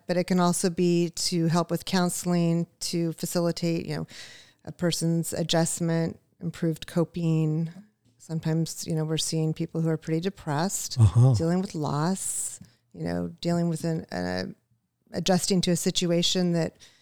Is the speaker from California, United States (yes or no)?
yes; California, United States; Ventura County.